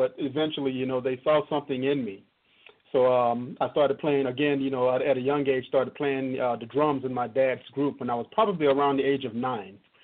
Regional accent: Canton, Mississippi, United States; I guess, well, originally I'm originally from Mississippi, Canton, Mississippi. Was born and raised in the Baptist church

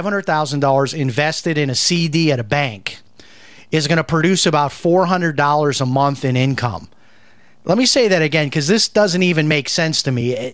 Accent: Chicago, Illinois, United States; I grew up in Chicago and I never drank coffee, and everyone around me drank coffee.

